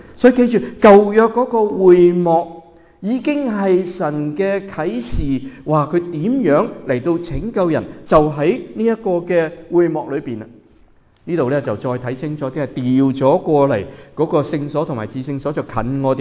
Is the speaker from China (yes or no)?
yes; China; 包括我们中国人都说烧香呢